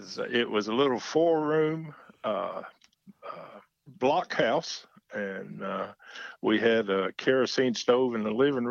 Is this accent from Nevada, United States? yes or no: no; Hendersonville, North Carolina, United States; And I was born and raised in Hendersonville, went to a little church there called West Hendersonville Baptist Church.